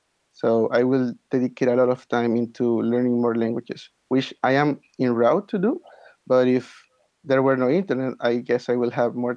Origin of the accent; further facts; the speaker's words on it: Managua, Nicaragua; I am from Managua, the capital of Nicaragua, and we get temperatures of about 85 degrees Fahrenheit all year round.